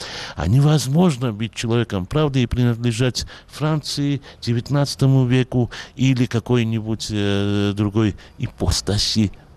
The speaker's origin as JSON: {"language": "Russian", "country": "Georgia", "said": "Я очень горд, и мы вообще грузины очень горды"}